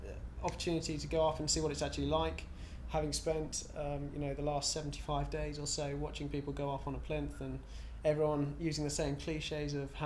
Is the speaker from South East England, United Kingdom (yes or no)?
yes; Caterham, South East England, United Kingdom; I grew up just near Junction 6, which is about sort of 10 minutes away from where I live at the moment, but which is slightly more of a town, a place called Caterham, which is sort of becoming embroiled in the sprawl of Croydon.